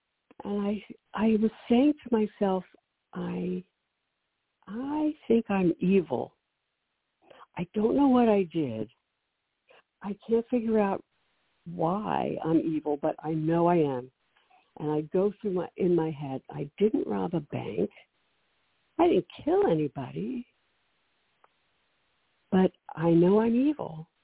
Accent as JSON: {"language": "English", "town": "Baltimore", "region": "Maryland", "country": "United States", "tie": "born or raised there", "said": "I grew up in Baltimore. I was born in Baltimore and grew up there."}